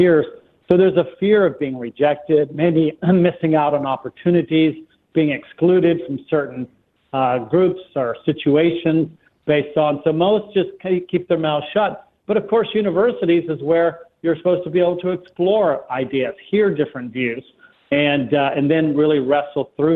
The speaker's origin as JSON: {"language": "English", "town": "Houston", "region": "Texas", "country": "United States", "tie": "born or raised there", "lives_now": "New York City, United States", "said": "And by the way, I live in New York City, but I grew up in Houston, so I love Houston."}